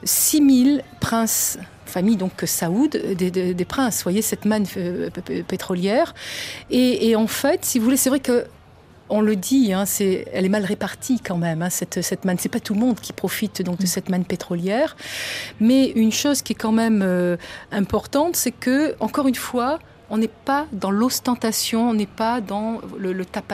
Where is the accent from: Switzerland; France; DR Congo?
France; now in Riyadh, Saudi Arabia; en tant que bonne française ou occidentale.